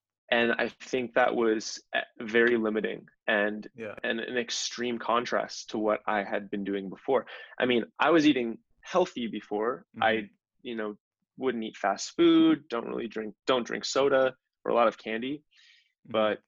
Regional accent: Atlanta, Georgia, United States; I mean, I grew up in Atlanta, Georgia.

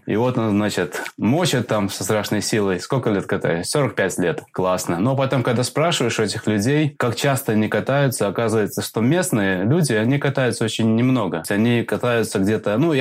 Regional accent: Latvia; now in United Kingdom; и я родом из Латвии. И вот я оказался в Англии.

